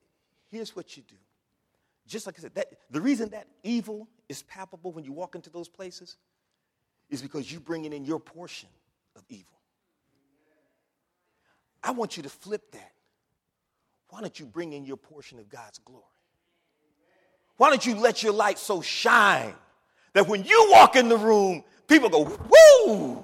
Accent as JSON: {"language": "English", "region": "Ohio", "country": "United States", "tie": "born or raised there", "said": "I grew up in Ohio."}